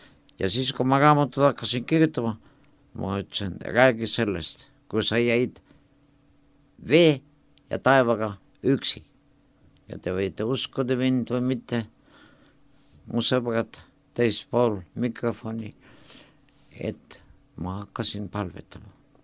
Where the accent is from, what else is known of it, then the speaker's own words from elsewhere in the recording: Tartu, Tartu County, Estonia; Ja ma sündisin Tartus, Tartu poisina, kui vaadata ideekaardi järgi